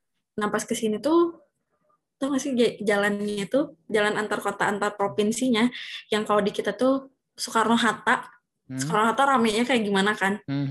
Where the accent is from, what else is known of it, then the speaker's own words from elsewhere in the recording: Bandung, West Java, Indonesia; aku karena besarnya di Bandung kan dan nggak pernah kemana-mana juga.